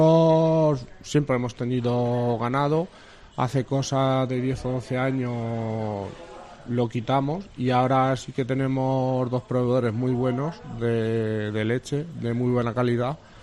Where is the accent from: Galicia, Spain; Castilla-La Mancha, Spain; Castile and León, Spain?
Castilla-La Mancha, Spain; Minaya; Nosotros somos de Minaya, la fábrica la tenemos en Minaya.